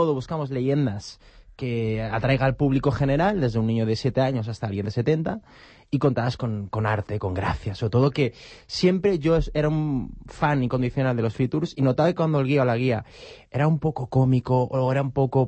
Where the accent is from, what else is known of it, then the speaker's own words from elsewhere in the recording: Valencia, Valencian Community, Spain; also born or lived in Barcelona; Estudié aquí en Barcelona, soy de Valencia.